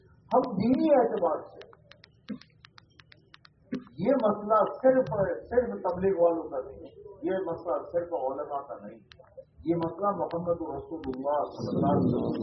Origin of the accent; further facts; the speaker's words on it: Palanpur, Gujarat, India; اب ہمارا ضلع جو ہے وہ پالنپور ہیڈ مطلب ہے